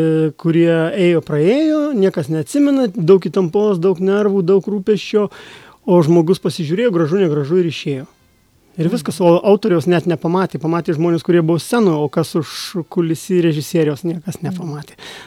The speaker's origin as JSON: {"language": "Lithuanian", "town": "Marijampolė", "region": "Marijampolė County", "country": "Lithuania", "tie": "born or raised there", "said": "Aš gimiau, iš tikrųjų, Kapsuke, dabartinėje Marijampolėje. Mhm. Kapsuko miestas tada buvo ir tam mieste aš pragyvenau 20 metų. 20 metų pragyvenau Kapsuke."}